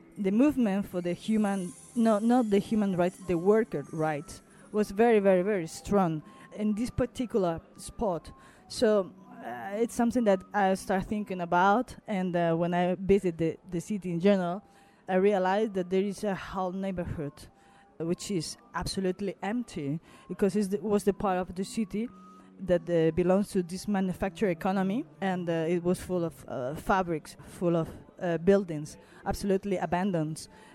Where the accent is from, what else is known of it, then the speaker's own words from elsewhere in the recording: Spain; I am an artist from Spain.